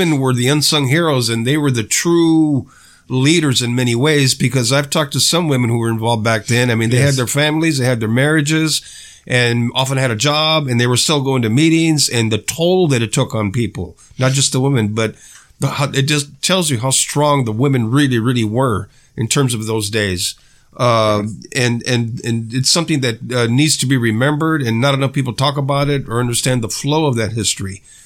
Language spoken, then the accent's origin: English; Delano, California, United States; I grew up in the Central Valley. I grew up in Delano, and the conditions now are horrible.